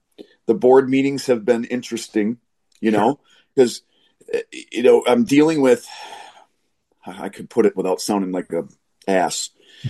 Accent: Antigo, Wisconsin, United States; And I'm from Antigo. My dad was a member. He joined in 1962.

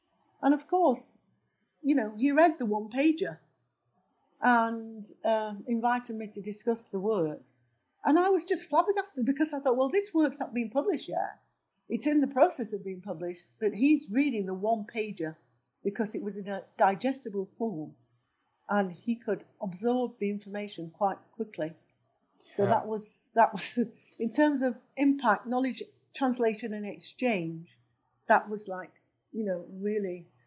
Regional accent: England, United Kingdom; And that includes people like myself who were born and raised in England.

